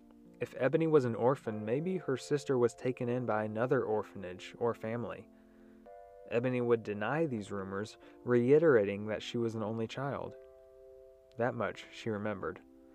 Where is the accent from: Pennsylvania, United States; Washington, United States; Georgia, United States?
Georgia, United States; I'm from Georgia, in a land called the United States of the World Earth, so I apologize in advance if this analogy doesn't make sense.